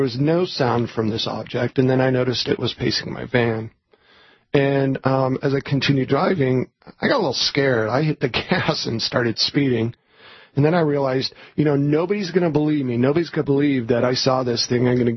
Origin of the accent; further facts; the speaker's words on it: Denver, Colorado, United States; I grew up in Denver. I'm a local guy. And my father was in the Air Force, so we traveled around quite a bit. Ended up coming back to Colorado.